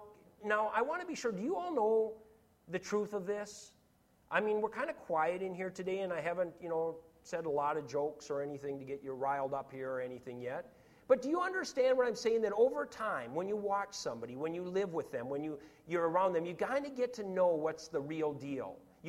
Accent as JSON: {"language": "English", "region": "Minnesota", "country": "United States", "tie": "born or raised there", "said": "It's like I've shared about me growing up in Minnesota. Everybody drank beer in Minnesota."}